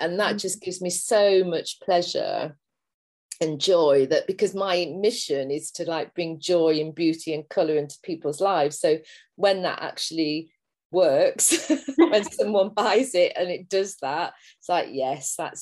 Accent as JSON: {"language": "English", "town": "Liverpool", "region": "North West England", "country": "United Kingdom", "tie": "born or raised there", "said": "I grew up in a city. So I grew up in Liverpool, and I think I always had that yearning."}